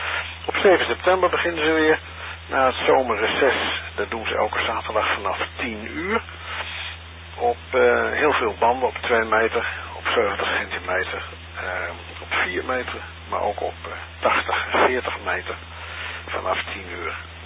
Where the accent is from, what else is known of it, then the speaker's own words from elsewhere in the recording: Assen, Drenthe, Netherlands; born there; hebben we ook een repeater in Assen. Dat is mijn geboortedorp, zeg maar.